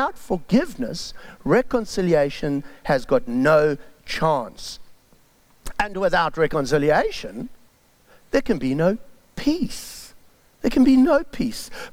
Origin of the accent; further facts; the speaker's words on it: South Africa; I grew up in South Africa